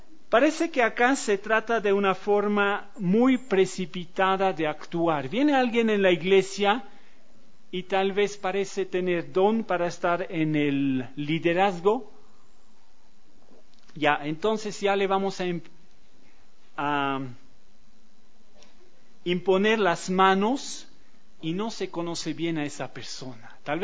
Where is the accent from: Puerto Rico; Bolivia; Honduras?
Bolivia; Ahora nosotros como bolivianos tenemos las aguas del Silalá, ¿no?